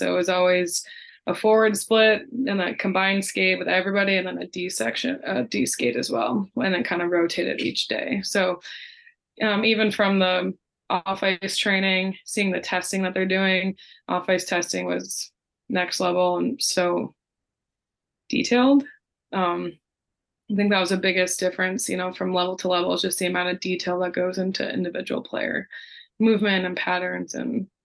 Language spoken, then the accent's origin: English; Eden Prairie, Minnesota, United States; also born or lived in St. Michael; Yeah, I grew up in Minnesota. I actually grew up a little bit up north, and we moved down to EP for high school hockey. I was up in St. Michael, Albertville, Dayton, Maple Grove area.